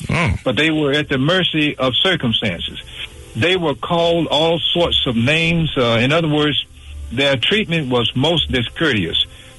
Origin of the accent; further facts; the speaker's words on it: Montgomery, Alabama, United States; Reverend Dr. Martin Luther King and his family lived one half block from where I grew up in Montgomery, Centennial Hill.